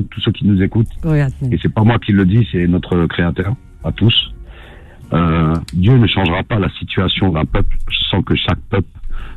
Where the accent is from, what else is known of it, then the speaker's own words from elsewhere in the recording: Pantin, Île-de-France, France; born there; Je suis né en France, je suis dans une région parisienne, je suis né à Pantin.